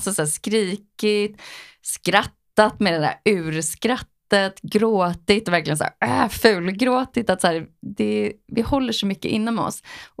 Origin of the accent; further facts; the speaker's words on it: Stockholm, Stockholm County, Sweden; also born or lived in Shanghai / Los Angeles; jag kommer ju från Stockholm. Har bott i storstäder hela mitt liv. Shanghai, LA, galna städer liksom.